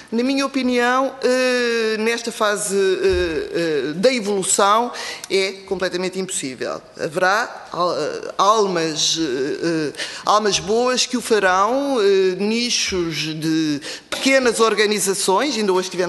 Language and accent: Portuguese; Portugal; nós somos portugueses